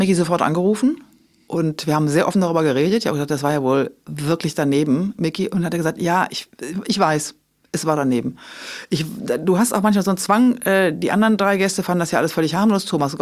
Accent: Rhineland, Germany; ich bin Rheinländerin, ich feiere lieber.

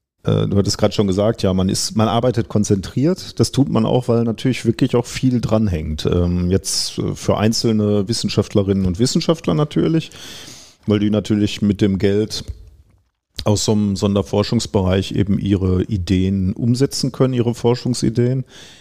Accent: North Rhine-Westphalia, Germany; ich komme aus dem Ruhrgebiet.

